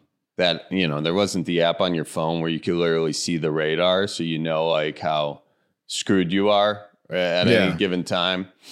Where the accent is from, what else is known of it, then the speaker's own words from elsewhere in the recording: Milwaukee, Wisconsin, United States; I get you. Yeah, I do the same thing for Milwaukee because I'm from the suburbs of Milwaukee. I think you know, kind of like born in Milwaukee and then moved out to one of the suburbs and then another one, and then there's like three different suburbs